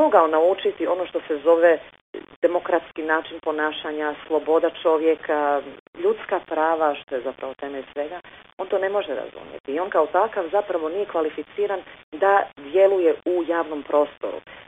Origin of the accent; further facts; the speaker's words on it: Vukovar, Vukovar-Syrmia County, Croatia; born there; ja sam rođena u Vukovaru